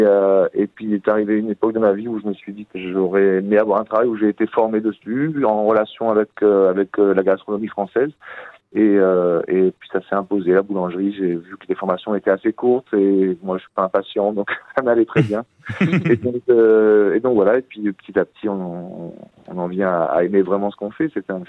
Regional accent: Corsica, France; born there; je suis né en Corse

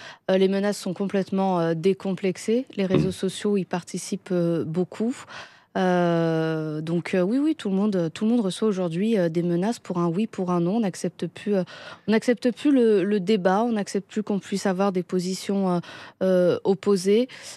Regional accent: Roubaix, Hauts-de-France, France; J'ai passé mon bac à Roubaix, j'ai grandi à Roubaix, j'ai encore des attaches à Roubaix.

